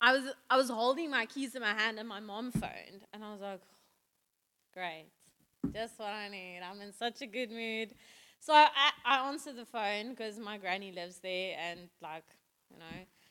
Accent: Free State, South Africa; I'm also from the Free State. So when I think of my field, I think mealies, right?

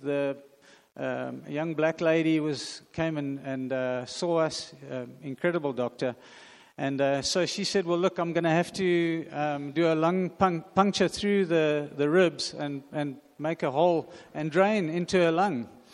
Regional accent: Hawaii, United States; I grew up in Hawaii. My parents were missionaries there, and my high school years were there.

